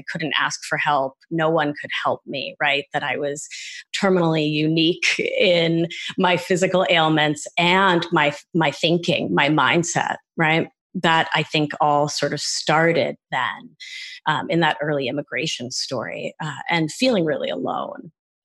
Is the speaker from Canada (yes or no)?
no; Argentina; English is a second language; now in United States; I'm from Argentina and my mom, I couldn't tolerate cow's milk. And so she would drive 4 hours to Buenos Aires to buy soy milk.